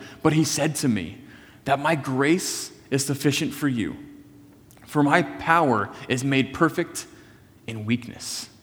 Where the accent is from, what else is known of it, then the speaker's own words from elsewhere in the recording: Virginia, United States; I grew up driving in Northern Virginia. It's a very chaotic driving experience.